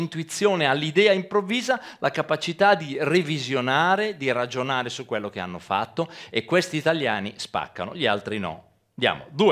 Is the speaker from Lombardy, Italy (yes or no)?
yes; Crema, Lombardy, Italy; io sono di Crema, provincia di Cremona